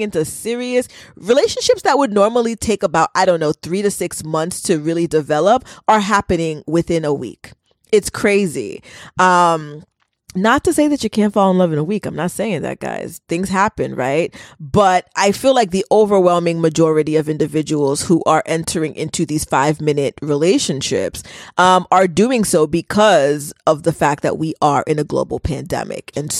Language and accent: English; United States; born there; first language Haitian Creole; English is a second language; I am Haitian American. I was born here, but I was raised in a household that I think my first language was Creole, actually, because nobody was speaking English.